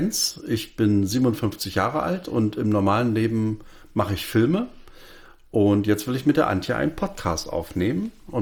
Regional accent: Berlin, Germany; Also ich komme aus Berlin und weil du aus dem Norden kommst und ich aus dem Osten, ziehen wir in den Nordosten.

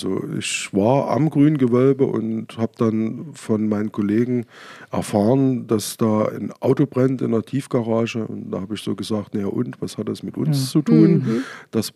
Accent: Dresden, Saxony, Germany; Also ich als Dresdner habe auch nie gewusst, was dahinter ist.

